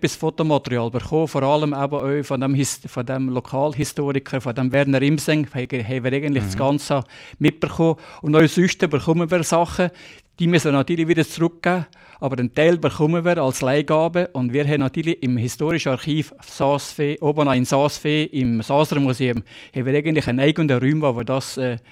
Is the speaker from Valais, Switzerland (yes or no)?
yes; Valais, Switzerland; Saastal ist für mich, ist meine Heimat da und ich würde nie weggehen. Ich bleibe einfach im Saastal.